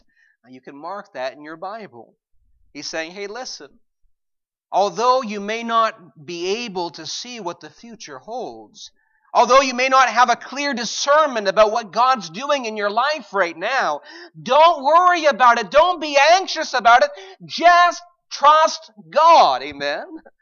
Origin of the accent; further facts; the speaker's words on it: Maine, United States; I'm from Maine, amen?